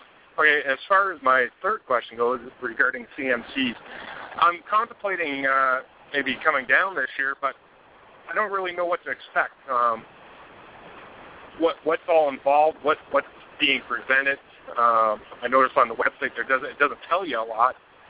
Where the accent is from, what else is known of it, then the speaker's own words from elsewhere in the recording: Canada; I'm a Canadian owner-operator